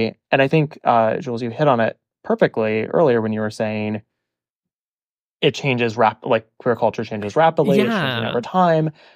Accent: Midwest, United States; But growing up in the Midwest, we had both.

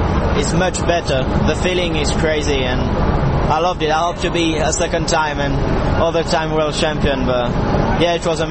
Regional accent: Monaco; But I'm from Monaco, which is not really like France.

